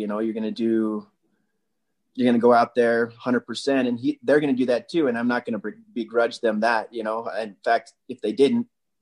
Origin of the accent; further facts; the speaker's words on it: Wasatch, Utah, United States; we had a community we grew up in Wasatch, and he spent 20 years building that community.